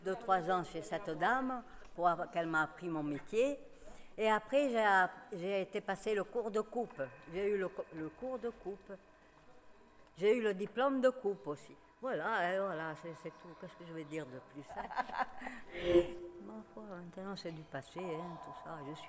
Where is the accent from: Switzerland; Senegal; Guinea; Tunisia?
Tunisia; Tunis, Tunis Governorate; Moi, je suis née à Tunis. Ma mère, elle est née à Tunis aussi. Mes grands-parents, ils habitaient là-bas